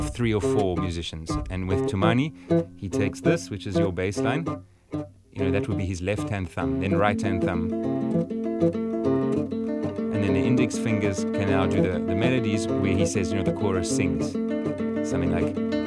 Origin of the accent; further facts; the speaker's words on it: South Africa; especially for me as a South African.